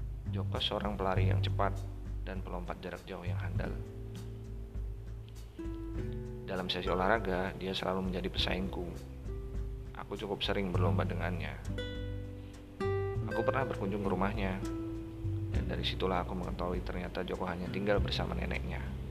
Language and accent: Indonesian; Banjarmasin, South Kalimantan, Indonesia; also born or lived in Yogyakarta / Semarang; jauh sebelum tinggal di Yogyakarta, aku tumbuh besar di kota Banjarmasin. Namun, jauh sebelum itu, masa kecilku sempat mampir ke kota Semarang. Semarang adalah kota kedua setelah aku dilahirkan, yakni Yogyakarta. Tinggal di Semarang adalah secuil masa kecilku.